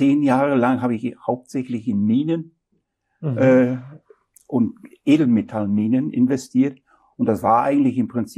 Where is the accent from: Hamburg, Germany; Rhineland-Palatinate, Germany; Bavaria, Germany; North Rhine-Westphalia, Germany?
North Rhine-Westphalia, Germany; born there; moved away; Also ich bin normalerweise hier in Nordrhein-Westfalen geboren. Und musste dann vor 35 Jahren ins Schwarmelände ziehen aus beruflichen Gründen.